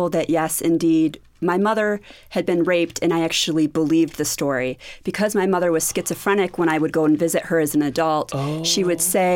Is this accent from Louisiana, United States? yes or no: no; Michigan, United States; I'm from Michigan.